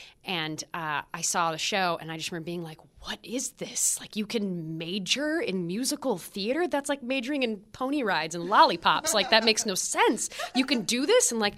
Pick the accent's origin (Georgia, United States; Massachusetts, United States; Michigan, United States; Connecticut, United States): Michigan, United States; I grew up in Michigan, so I didn't get to see a ton of theater.